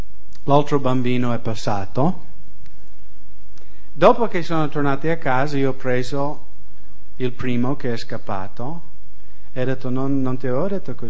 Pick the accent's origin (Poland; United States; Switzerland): United States; now in Italy; Alcuni italiani dicono io sono americano troppo disciplinare, sono quello che sono